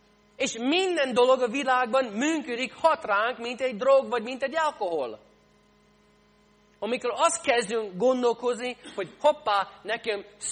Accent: St. Louis, Missouri, United States; Én ebben az állapotban születtem, St. Louisban, Missouri államban. 8 évig minisztráltam egy katolikus, magyar katolikus egyházban, St. Louisban.

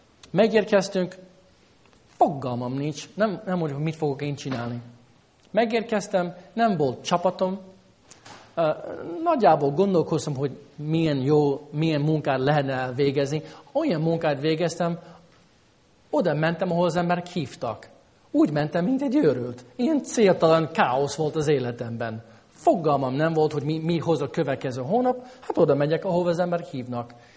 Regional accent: United States; moved away as an adult; now in Hungary; Amerikában nőttem fel, tudnék felsorolni egy pár dolgot, amit nehéz

